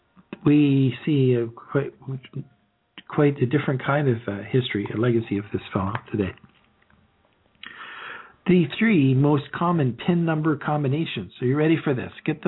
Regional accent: Canada; an affinity for the land is what starts to define us as Canadian. That, and being a Leafs fan.

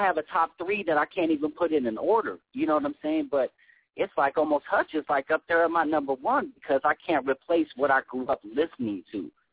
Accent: Riverside, California, United States; now in Los Angeles, United States; I'm from Riverside originally. I live in L.A. now, but I grew up in Riverside.

